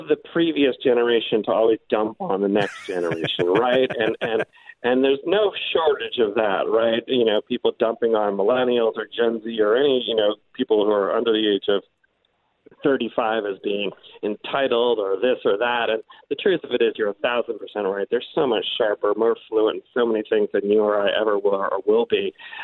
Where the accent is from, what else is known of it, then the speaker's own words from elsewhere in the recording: Massachusetts, United States; I came from Massachusetts. I was not, you know, familiar with the school terribly much